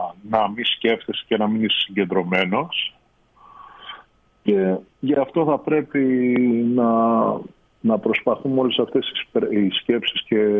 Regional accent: Chania, Crete, Greece; όπως είμαι εγώ από τα Χανιά

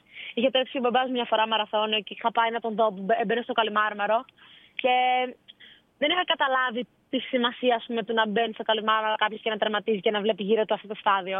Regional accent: Greece; Και ήταν πολύ ωραίο να ξέρω ότι τρέχω για το σχολείο μου, για την πόλη μου, για την Ελλάδα κυρίως.

